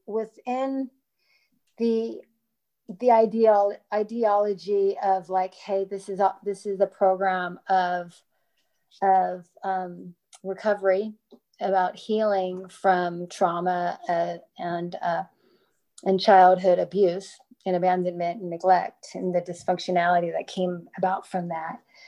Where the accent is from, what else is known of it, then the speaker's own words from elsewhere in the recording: United States; because as a Filipino American, there's just